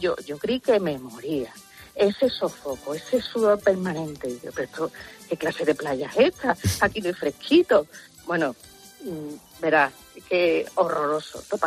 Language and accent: Spanish; Seville, Andalusia, Spain; yo soy de Sevilla